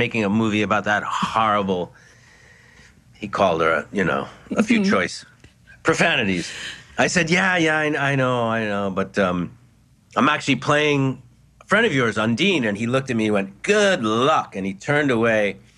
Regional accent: New York, United States; as a fan, as a New Yorker, as a fellow artist

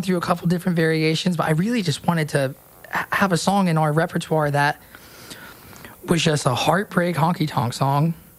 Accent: Nashville, Tennessee, United States; Growing up in Nashville, I tried my hand at doing a lot of things.

